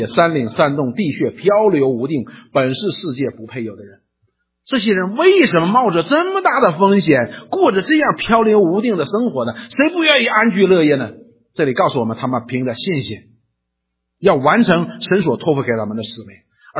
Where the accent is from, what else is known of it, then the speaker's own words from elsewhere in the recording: Northeast China, China; accent: Northeastern Mandarin; 我们就是用我们东北话说，就是闲的懒的。